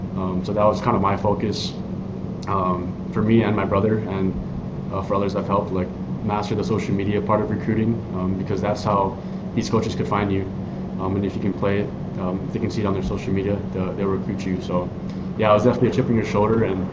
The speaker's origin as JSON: {"language": "English", "region": "Hawaii", "country": "United States", "tie": "born or raised there", "said": "Like you said, I'm from Hawaii, born and raised local boy from the islands."}